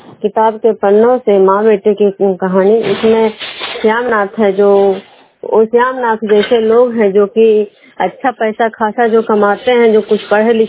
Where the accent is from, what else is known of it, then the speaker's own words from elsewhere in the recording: Bishnupur, Bihar, India; मैं बिष्णुपुर ग्राम खजरा पंचायत नालंदा जिला नवनसा प्रखंड के निवासी हूँ।